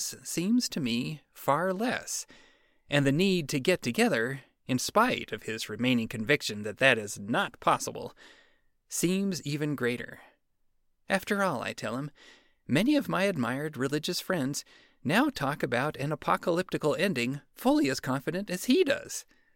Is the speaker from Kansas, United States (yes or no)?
no; American Fork, Utah, United States; I remember feeling scared to walk too close to the one non-Mormon church in my hometown, American Fork, Utah.